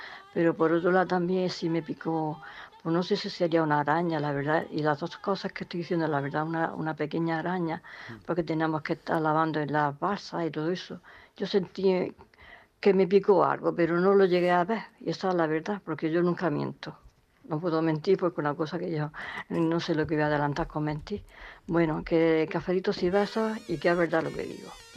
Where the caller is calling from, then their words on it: Almería, Andalusia, Spain; Hola, Mariló y compañía … de Almería.